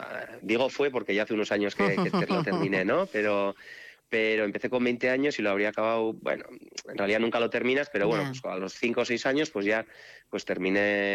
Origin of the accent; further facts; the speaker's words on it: Puente la Reina, Navarre, Spain; Yo, yo soy de Puente la Reina, ¿no? De Gares.